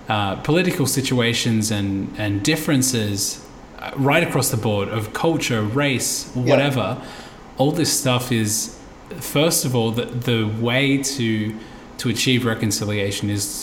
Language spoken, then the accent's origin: English; Australia; And definitely a prominent one for myself as an Aussie as well is the same.